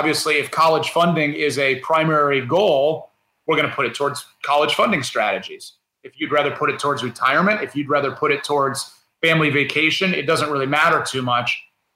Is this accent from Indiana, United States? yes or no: yes; Indiana, United States; I grew up in Indiana.